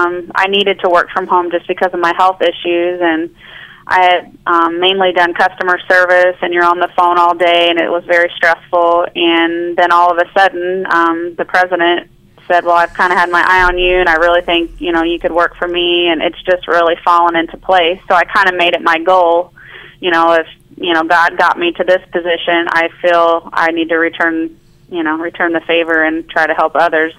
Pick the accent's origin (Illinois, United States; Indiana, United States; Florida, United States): Indiana, United States; Evansville; I'm from Evansville, Indiana, which is southern Indiana by Kentucky.